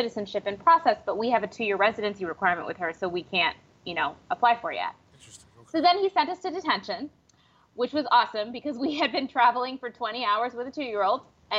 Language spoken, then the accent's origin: English; Midwest, United States; because it was like me in the 1980s growing up in the Midwest.